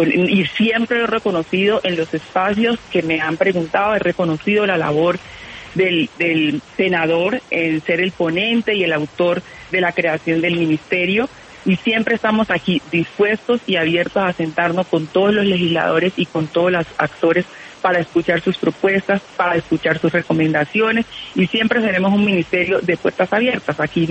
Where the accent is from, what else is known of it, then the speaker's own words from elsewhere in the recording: Colombia; investigadores colombianos. Estamos construyendo una estrategia de soberanía científica y tecnológica en mi país